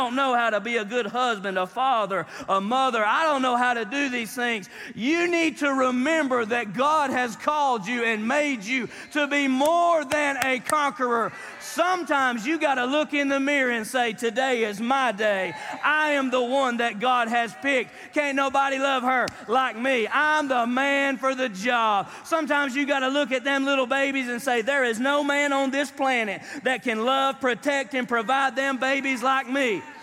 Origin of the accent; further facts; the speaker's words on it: Hiawassee, Georgia, United States; And I go, I'm from Hiawassee, Georgia. I cheated my way through high school.